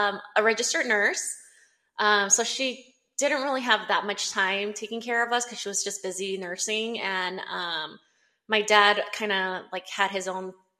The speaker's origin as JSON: {"language": "English", "town": "Cerritos", "region": "California", "country": "United States", "tie": "born or raised there", "also_born_or_lived": "Huntington Park / Linwood", "lives_now": "La Palma, United States", "said": "I was born in Huntington Park. And lived in Linwood for a few years, and then we moved to Cerritos when they wanted me to start, kindergarten and elementary school."}